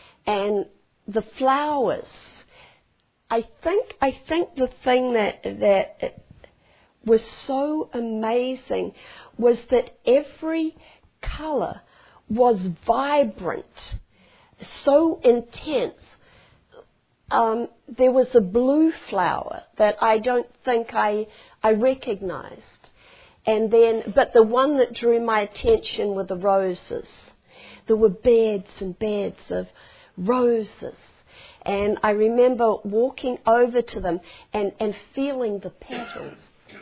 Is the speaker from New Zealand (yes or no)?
yes; New Zealand; Now, we come from New Zealand. We think we have the greenest grass in the world because, as you know, we raise sheep and more sheep and more sheep.